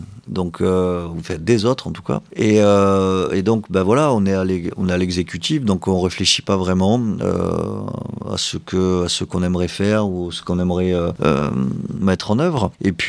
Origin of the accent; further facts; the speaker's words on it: Narbonne, Occitanie, France; Bon, déjà, je suis enfant narbonnais, hein, je suis né à Narbonne, donc là-dessus, aucun doute.